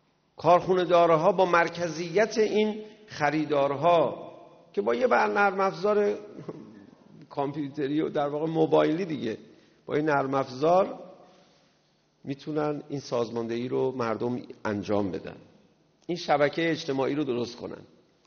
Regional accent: Iran; برای اینکه ما ایرانی هستیم، ایرانی زندگی کنیم

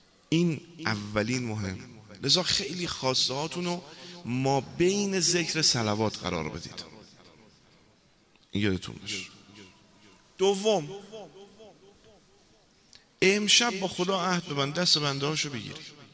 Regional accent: Tabriz, East Azerbaijan, Iran; من خودم تبریزی هستم

